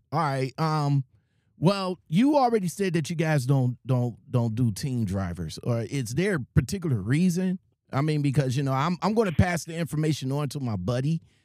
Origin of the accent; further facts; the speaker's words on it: Ohio, United States; I'm out of Ohio.